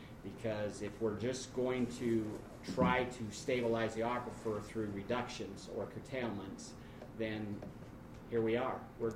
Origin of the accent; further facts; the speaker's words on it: Blackfoot, Idaho, United States; I'm from Blackfoot, Idaho. I am a farmer, a groundwater pumper in the Blackfoot area.